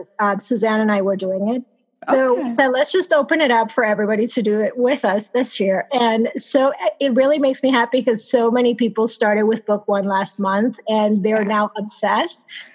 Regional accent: Panama; I grew up with telenovelas too because I grew up in Panama.

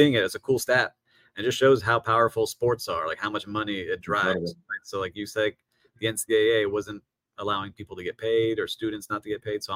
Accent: Miami, Florida, United States; I'm born and raised in Miami, but I never liked the Hurricanes.

